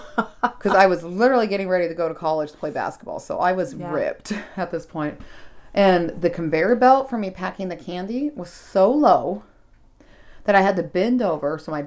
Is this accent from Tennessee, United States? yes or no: no; Linden, California, United States; Linden, my hometown, is known for strawberries. It's one of the strawberry capitals of the world.